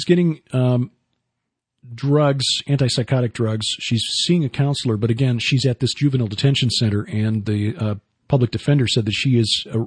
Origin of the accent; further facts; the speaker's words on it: Chicago, Illinois, United States; You know, growing up in Chicago, you don't see a lot of wildlife aside from pigeons and, you know, squirrels.